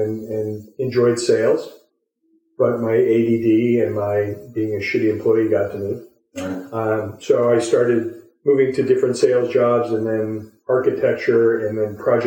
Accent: Cleveland, Ohio, United States; Born and raised in Northeast Ohio. Ohio State Buckeye, though. I went to college here.

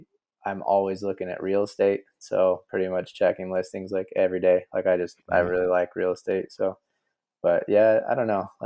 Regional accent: Palm Springs, California, United States; I mean, I grew up in Palm Springs basically, so it wasn't humid, but I mean, it'd be like 125 degrees.

